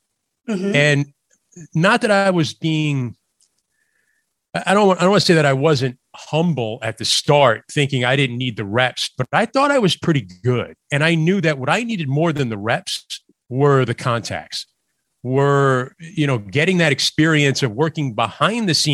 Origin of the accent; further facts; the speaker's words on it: Yonkers, New York, United States; also born or lived in Bronx; growing up, I grew up in Yonkers, New York. And my dad was from the Bronx, and I was born in the Bronx, and New York City was such a huge part of my life.